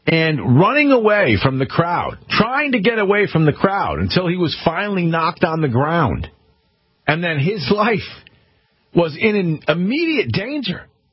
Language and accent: English; United States; As an American, as a proud American citizen, I'm embarrassed for this country